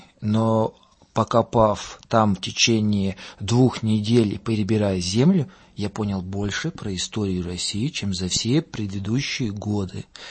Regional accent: Riga, Latvia; born there; first language lv; Russian is a second language; Я родился под Ригой, и в семье никто по-русски не разговаривал.

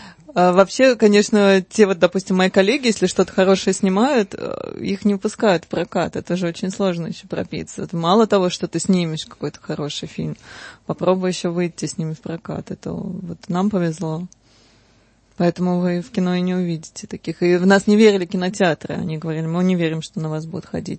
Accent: Moscow, Russia; born there; Я родилась в Москве, у меня папа кубинец.

